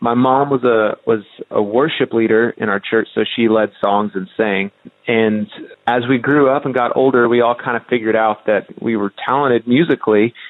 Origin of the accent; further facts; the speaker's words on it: South Carolina, United States; born there; So I was born in South Carolina.